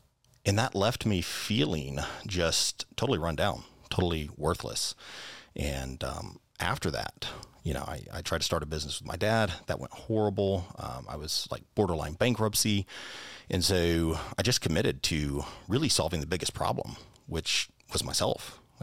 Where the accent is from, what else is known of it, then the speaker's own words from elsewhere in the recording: Arkansas, United States; Arkansas, originally.